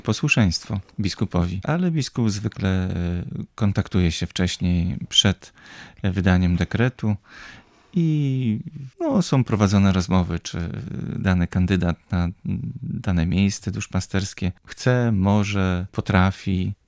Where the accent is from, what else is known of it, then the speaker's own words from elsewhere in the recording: Gniew, Pomeranian Voivodeship, Poland; bo ja osobiście pochodzę z Gniewa, z kościoła świętego Mikołaja.